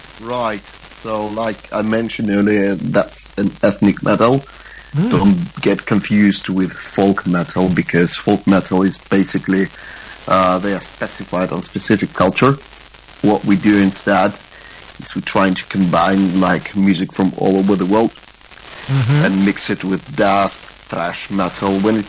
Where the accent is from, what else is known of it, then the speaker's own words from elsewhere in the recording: North Caucasus, Russia; I'm from the North Caucasus, which is on the border with Turkey and Georgia. That's Russia, south part of Russia, next to the Black Sea and Sochi, where the Olympics were.